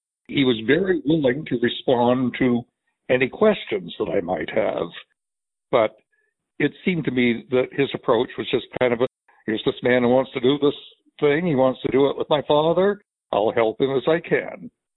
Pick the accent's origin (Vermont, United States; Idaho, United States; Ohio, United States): Vermont, United States; Waits River; now in Quincy, United States; I was born in Vermont. I grew up mainly on my grandparents' farm in a tiny village between Bradford and Barrie called Waits River.